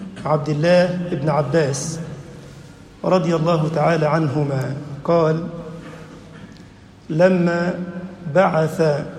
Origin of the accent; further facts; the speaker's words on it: Egypt; اللهم اجعل بلدنا مصر أمنًا أمانًا، سخاءً رخاءً